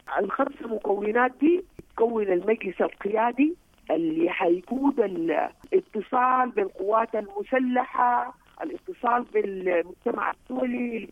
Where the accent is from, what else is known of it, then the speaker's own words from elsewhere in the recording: Sudan; وأنا أفتخر تماماً بأنه أنا سودانية.